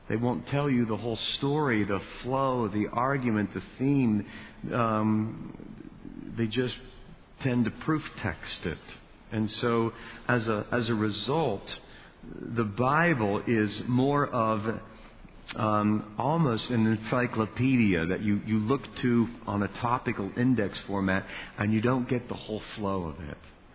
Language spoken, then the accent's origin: English; United States; We are so American. We are so individualized.